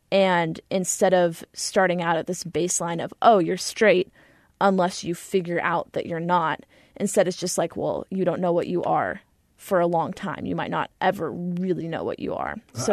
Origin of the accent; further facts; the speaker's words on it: Kansas, United States; You tell people that you're from Kansas and that you're bi, and people automatically expect that you're just going to get so much hate.